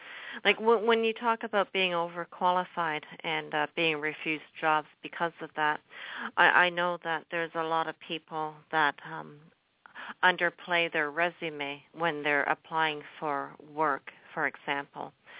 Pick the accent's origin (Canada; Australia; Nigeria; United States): Canada; I'm in Canada. I'm a Canadian.